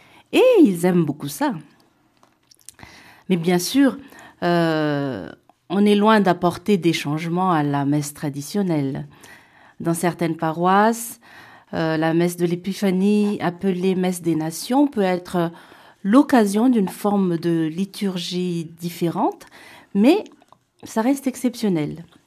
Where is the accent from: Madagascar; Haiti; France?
Madagascar; chez moi, à Madagascar